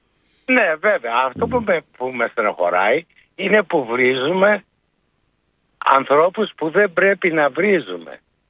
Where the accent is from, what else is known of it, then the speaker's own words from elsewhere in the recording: Chania, Crete, Greece; Και αρχίσανε οι Χανιώτες που είμαι από τα Χανιά.